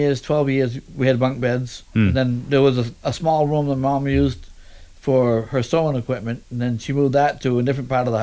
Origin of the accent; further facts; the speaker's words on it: Buxton, United States; I grew up in Buxton all my life, and mm-hmm. then as an adult moved to Hollis.